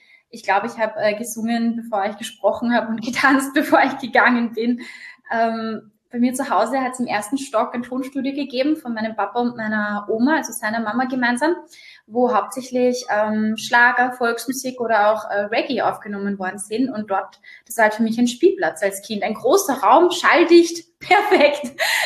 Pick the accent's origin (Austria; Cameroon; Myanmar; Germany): Austria; Upper Austria; ich bin aus Oberösterreich. Aus Oberösterreich und meine Oma, glaube ich, auch.